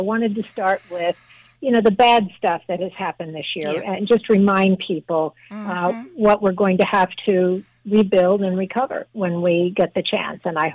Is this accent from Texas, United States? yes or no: yes; San Antonio, Texas, United States; moved away as an adult; also born or lived in Houston / Austin; Yes. In fact, born in Houston. Spent most of my growing up years in San Antonio and Austin. Went to school at TCU in Trinity, but left the state in 1980. So I have fond, memories of Texas.